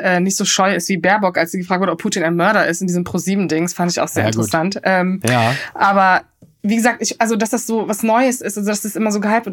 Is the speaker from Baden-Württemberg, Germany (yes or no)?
no; Cologne, North Rhine-Westphalia, Germany; ich als Kölnerin, mein kölsches Herz